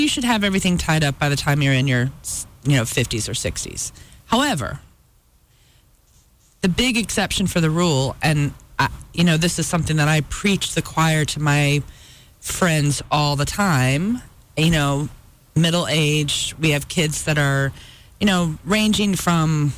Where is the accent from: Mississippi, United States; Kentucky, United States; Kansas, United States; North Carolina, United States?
North Carolina, United States; And I'm from North Carolina